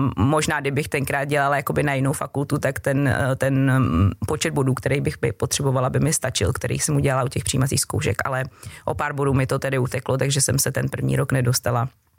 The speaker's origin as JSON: {"language": "Czech", "town": "Kralupy nad Vltavou", "region": "Central Bohemian Region", "country": "Czechia", "tie": "born or raised there", "said": "Tak já jsem vyrůstala v Kralupech nad Vltavou, to je takové průmyslové město kousek od Prahy, malo město, dalo by se říct"}